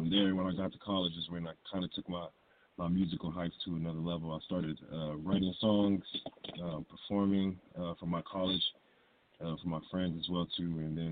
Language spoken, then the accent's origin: English; Victorville, California, United States; Yeah, like you said, I grew up in Victorville, California. It's about 90 miles northeast of Los Angeles.